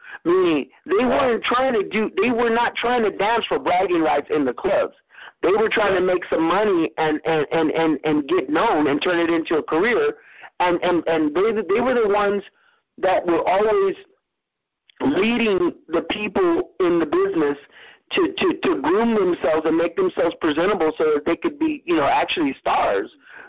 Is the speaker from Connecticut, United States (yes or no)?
no; Long Beach, California, United States; He was from Long Beach, I was from Long Beach. We used to practice, because I couldn't get enough.